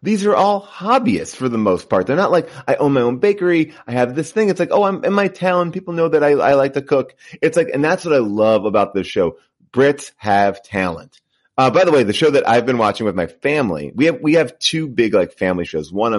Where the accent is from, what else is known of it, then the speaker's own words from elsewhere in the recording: New York City, New York, United States; You know, I grew up in New York City, and my dad had a store in the Bronx.